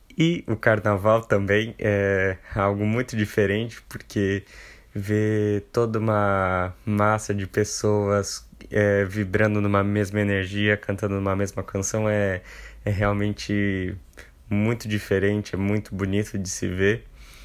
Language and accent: Portuguese; São Paulo, Brazil; born there; moved away as an adult; also born or lived in Aracaju; Eu nasci em São Paulo, a maior cidade do Brasil, capital econômica.